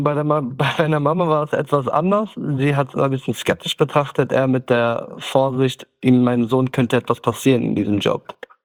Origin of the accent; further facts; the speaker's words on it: Kars, Kars Province, Turkey; German is a second language; now in Germany; wir sind ja Kurden aus der Türkei. Mhm. Wir kommen ja aus der Grenze Armenien, aus Kars 36.